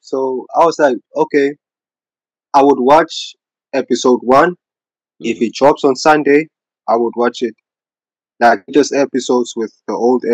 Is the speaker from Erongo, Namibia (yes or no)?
yes; Swakopmund, Erongo, Namibia; I'm from Sokopmund, Namibia.